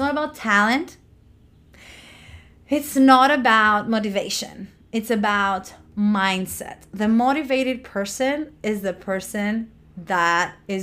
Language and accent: English; Greece; also born or lived in Latin America / Middle East / United Kingdom; now in United States; I come from Greece, I live in the United States, I've lived in Latin America, I've lived in Middle East, I lived in like in the UK. So I've lived in many different Western, mostly Western.